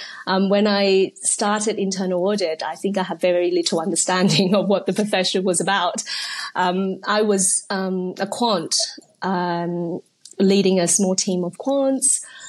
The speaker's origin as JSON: {"language": "English", "country": "Australia", "tie": "born or raised there", "also_born_or_lived": "China", "lives_now": "United Kingdom", "said": "I was born in China. I grew up in Australia and now I currently work in the UK."}